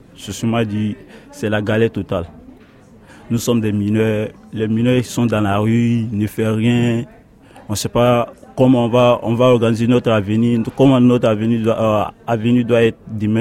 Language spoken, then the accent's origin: French; Côte d’Ivoire; now in France; Moi, je viens de la Côte d'Ivoire. Je suis un Ivoirien. Je viens de la Côte d'Ivoire.